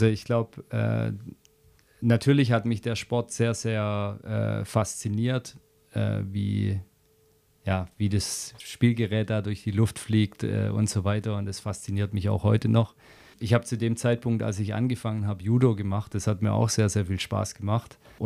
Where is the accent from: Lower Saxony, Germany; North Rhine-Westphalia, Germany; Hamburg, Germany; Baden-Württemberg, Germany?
Baden-Württemberg, Germany; Ich bin hier in der Nähe von Stuttgart eben aufgewachsen.